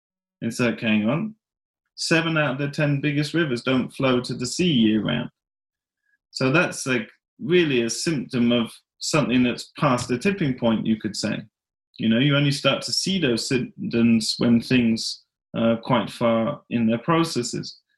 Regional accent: England, United Kingdom; now in Sweden; Although I grew up in England, which doesn't seem to have a cuisine, and now I live in Sweden, which is similar.

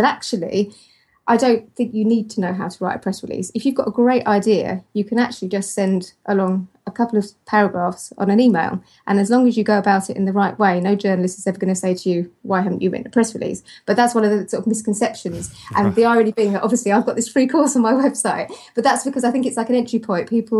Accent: United Kingdom; I keep apologizing, I'm very British of me to interrupt.

